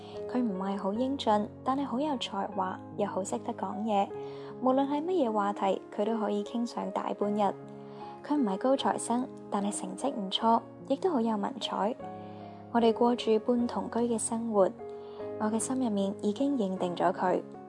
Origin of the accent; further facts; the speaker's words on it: Hong Kong; 我在香港出世，在一个家教颇严的中产家庭成长。